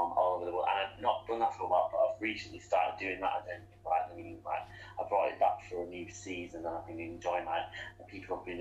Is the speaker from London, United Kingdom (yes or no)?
no; Bristol, South West England, United Kingdom; So you may be able to tell from my accent, but I'm from, well, the UK, specifically England. So I'm from Bristol. I'm based in Spain.